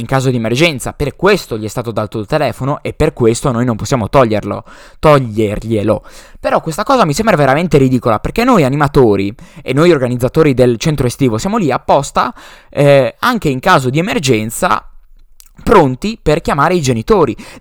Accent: Udine, Friuli-Venezia Giulia, Italy; che era dalle mie parti a Udine e si trattava di tenere i bambini in mezza giornata praticamente

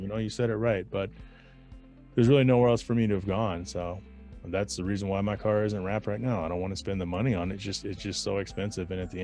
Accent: Garland, Texas, United States; I grew up in Garland, Texas.

